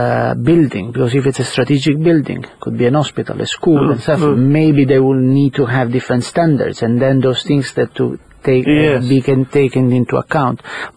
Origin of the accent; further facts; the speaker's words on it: Sicily, Italy; English is a second language; moved away as an adult; also born or lived in United States; now in Malta; I'm originally from Sicily.